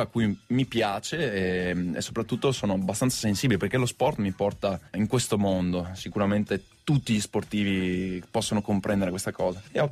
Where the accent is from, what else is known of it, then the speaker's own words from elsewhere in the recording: Padua, Veneto, Italy; born there; Padova è la mia città natale